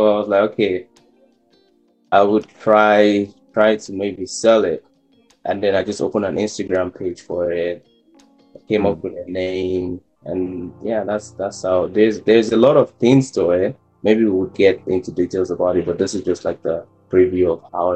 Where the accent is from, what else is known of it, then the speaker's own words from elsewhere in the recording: Nigeria; moved away as an adult; also born or lived in China; I'm from Nigeria. And I moved to China in 2012 to study, to do my bachelor's. I was in Nanjing for a year, and then I moved to Beijing.